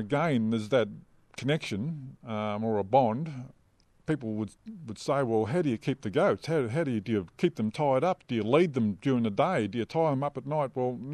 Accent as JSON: {"language": "English", "region": "Victoria", "country": "Australia", "tie": "born or raised there", "also_born_or_lived": "Queensland", "moved": "as an adult", "said": "I grew up in the Victorian Mallee, but I progressed to Queensland in 1984 into some pretty hard country out from Charleville."}